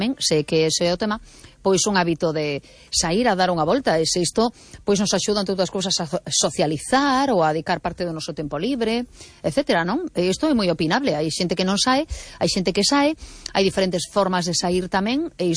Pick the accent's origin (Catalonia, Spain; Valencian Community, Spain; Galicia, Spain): Galicia, Spain; A Coruña; now in Vigo, Spain; Yo soy de Coruña, de hecho, aunque estoy haciendo el programa físicamente en Vigo.